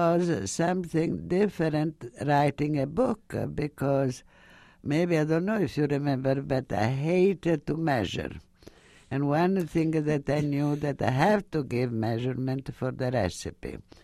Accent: Cesenatico, Emilia-Romagna, Italy; born there; English is a second language; also born or lived in Egypt; Well, I was born in Cesenatico. I left there, that was just a baby, to Egypt.

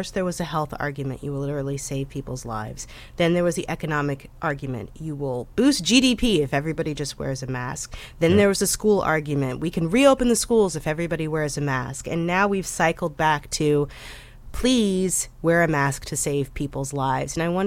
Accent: St. Louis, Missouri, United States; COVID-19 cases are just really spiking in my hometown and throughout the Midwest and the upper Midwest right now.

